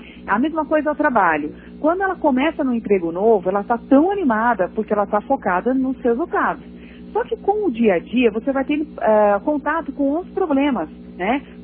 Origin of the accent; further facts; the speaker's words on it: Brazil; a gente, enquanto brasileiro, né, a gente sempre acha que alguém tem que vir ajudar